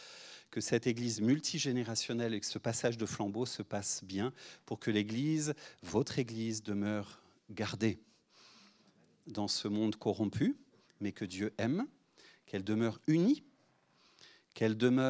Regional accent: France; On a trop tendance, et en tant que Français parfois, à pratiquer l'autodérision, l'autocritique, etc.

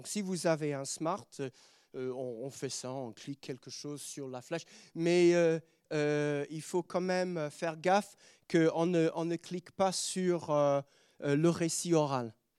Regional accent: England, United Kingdom; parce qu'on est anglais, on aime bien rester à l'heure.

